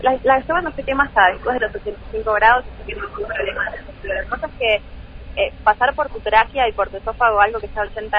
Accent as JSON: {"language": "Spanish", "region": "Patagonia", "country": "Argentina", "said": "de hecho yo soy patagónica"}